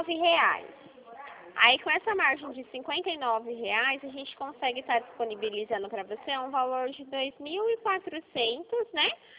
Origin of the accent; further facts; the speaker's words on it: Dracena, São Paulo, Brazil; born there; A gente nasceu aqui em Dracena